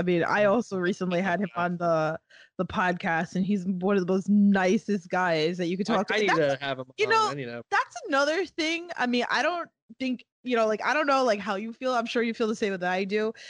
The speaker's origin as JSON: {"language": "English", "region": "New York", "country": "United States", "said": "I'm like, yeah, I'm from New York, like, I'm used to this shit, like."}